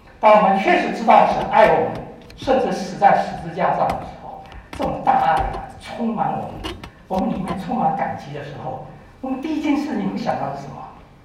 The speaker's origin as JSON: {"language": "Chinese", "country": "China", "said": "因为我们都是受到中国式的那种教育长大的"}